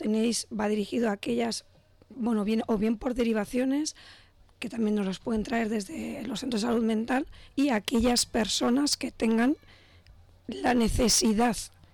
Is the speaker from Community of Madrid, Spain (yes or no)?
yes; Madrid, Community of Madrid, Spain; Disculpadme, que soy de Madrid y me conozco el área total